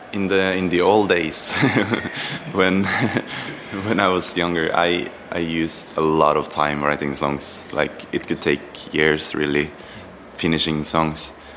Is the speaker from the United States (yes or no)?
no; Norway; we are from Norway. And right now we are on a little tour in Europe